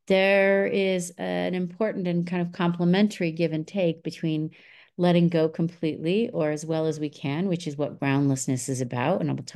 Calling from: Mexico City, Mexico; And I am beaming in from Mexico City. So it's nice to be here with all of you.

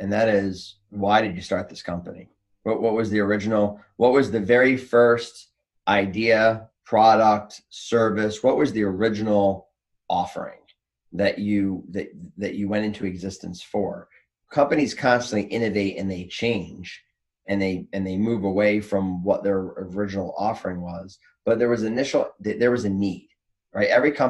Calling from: Macomb, Michigan, United States; Michigan. So we're about 40 minutes north of Detroit, in Macomb, Michigan.

